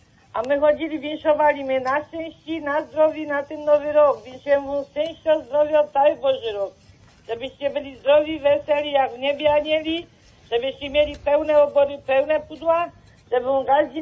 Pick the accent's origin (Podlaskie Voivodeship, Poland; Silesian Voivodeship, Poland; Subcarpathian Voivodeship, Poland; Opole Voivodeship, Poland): Silesian Voivodeship, Poland; Kamesznica; moved away; Ja pochodzę z Kamesznicy.